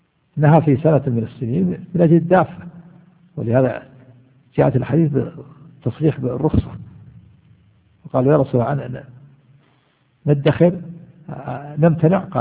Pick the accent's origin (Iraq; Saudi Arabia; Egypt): Saudi Arabia; Najd; وكان هذا إلى عهد قريب عندنا في نجد هنا يملحون، كنت وأنا صغير كان قبل أن تجد الثلاجات